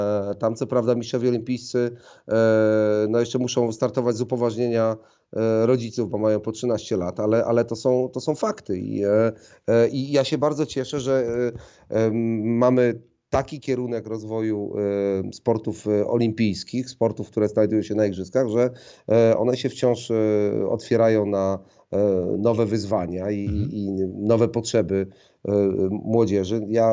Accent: Jarosław, Subcarpathian Voivodeship, Poland; urodziłem się na Podkarpaciu, tam się wychowałem w Jarosławiu, pochodzę z ziemi lubaczowskiej, cieszanowskiej

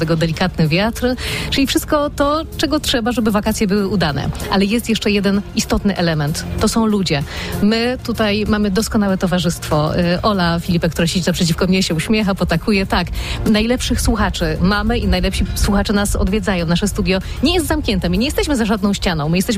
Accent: Trzebinia, Lesser Poland, Poland; państwo z mojej rodzinnej miejscowości, z Trzebini

